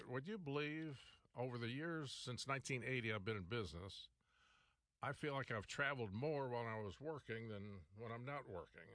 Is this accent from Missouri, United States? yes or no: yes; St. Louis, Missouri, United States; I'm from St. Louis and went to school in Missouri School of Mines and Metallurgy.